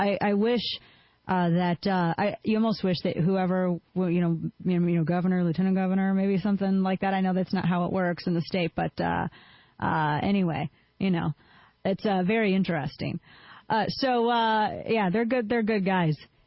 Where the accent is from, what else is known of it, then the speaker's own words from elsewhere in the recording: St. Louis, Missouri, United States; now in Dallas, United States; I live in Dallas now. St. Louis is my hometown, though. All my family is still Missouri, specifically in the Ozarks.